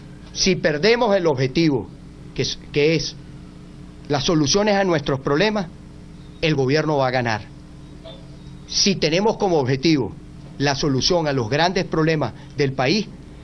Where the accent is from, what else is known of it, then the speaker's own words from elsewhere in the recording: Venezuela; Como venezolanos, tenemos el derecho de hacerla.